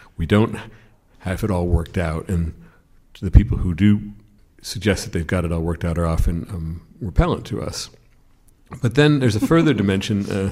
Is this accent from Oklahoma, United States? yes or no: no; Albany, New York, United States; And I grew up in Albany, or in a suburb of Albany